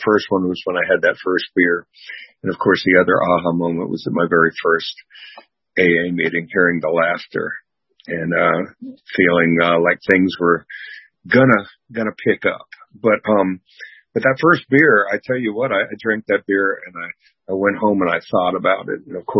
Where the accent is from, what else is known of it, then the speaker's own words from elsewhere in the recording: Florida, United States; now in Atlanta, United States; I was born here in Atlanta at Piedmont Hospital when my parents were Emory students. And my dad was a law student there and my mom was an undergraduate, young parents. We lived here in Atlanta until they both graduated from Emory and then moved down to South Florida, Broward County, Florida